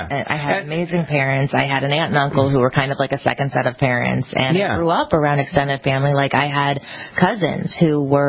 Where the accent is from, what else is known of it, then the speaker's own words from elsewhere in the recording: Ohio, United States; also born or lived in Colorado / California; I've lived in Colorado, I've lived in California, I was born and raised in Ohio